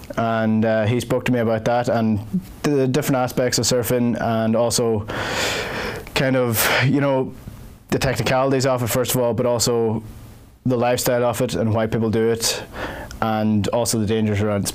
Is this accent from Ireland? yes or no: yes; County Donegal, Ireland; Well, I'm from Donegal, so everything in Donegal is kind of like 5 or 6 years behind everything else anyway, so.